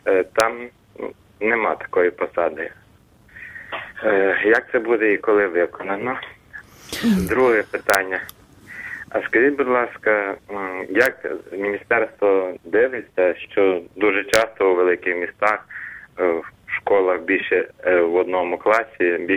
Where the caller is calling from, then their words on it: Chernivtsi, Chernivtsi Oblast, Ukraine; з Чернівців.